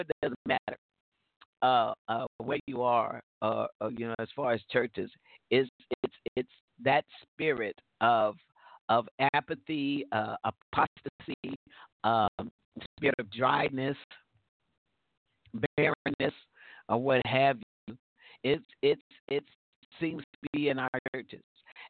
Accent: Chicago, Illinois, United States; I'm telling you, I was raised in Chicago, so rank sinners, drunks on the street.

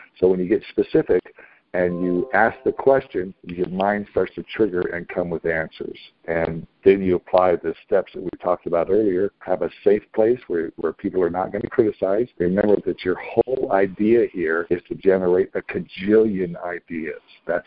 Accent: the South, United States; I grew up in the South where it rained heavy rain, you know, a lot.

